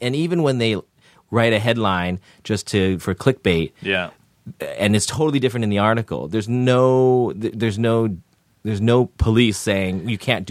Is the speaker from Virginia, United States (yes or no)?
no; Palo Alto, California, United States; I grew up in the Bay Area in Palo Alto.